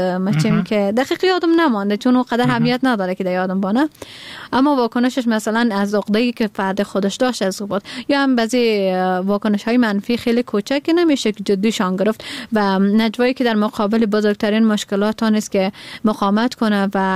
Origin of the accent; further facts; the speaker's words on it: Badakhshan, Afghanistan; born there; من در بدخشان متولد شدیم و زادگاهم بدخشان است.